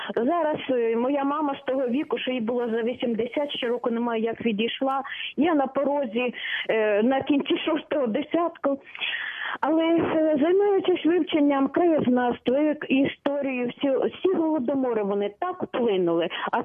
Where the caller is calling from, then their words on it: Kharkiv, Kharkiv Oblast, Ukraine; Добрий вечір, я із Харкова